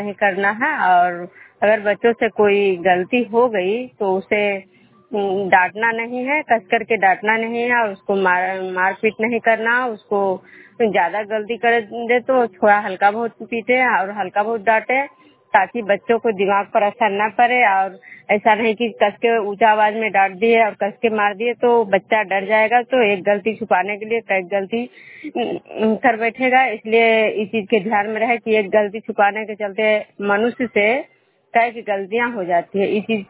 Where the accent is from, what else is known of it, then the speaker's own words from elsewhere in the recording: Bishnupur, Bihar, India; मैं बिष्णुपुर ग्राम खुजरा पंचायत नालंदा जिला नगर नवसा प्रखंड के निवासी हूँ।